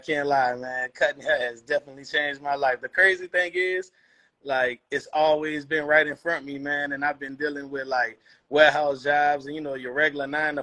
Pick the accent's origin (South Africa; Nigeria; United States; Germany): United States; New Orleans, Louisiana; now in Atlanta, United States; I'm from New Orleans. Been living in Atlanta for 20 plus years.